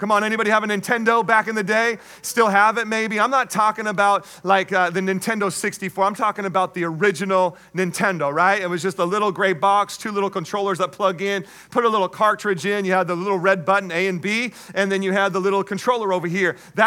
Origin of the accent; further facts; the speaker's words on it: Washington, United States; Now, we don't know a whole lot about that living in Southern California, but I grew up in Washington State.